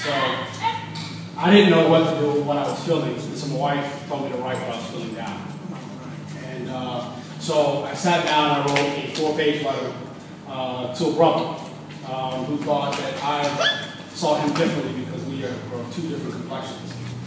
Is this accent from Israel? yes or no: yes; Israel; even though I grew up overseas. I grew up in Israel, where they were about 20 years behind the United States.